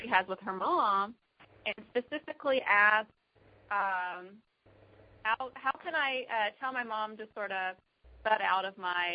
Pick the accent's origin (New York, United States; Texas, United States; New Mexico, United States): Texas, United States; Plano; I'm from Plano, Texas.